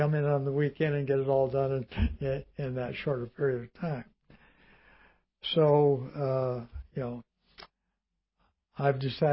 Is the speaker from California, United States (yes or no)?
yes; Compton, California, United States; I grew up in Compton, California, which was a nice town way back when.